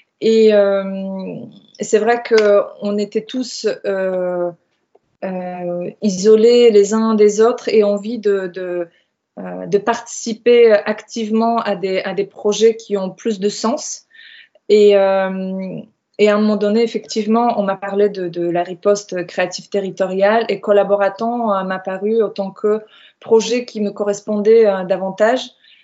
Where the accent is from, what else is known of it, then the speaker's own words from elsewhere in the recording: Poland; now in France; Je vis en Finistère, en Bretagne. Je suis polonaise d'origine.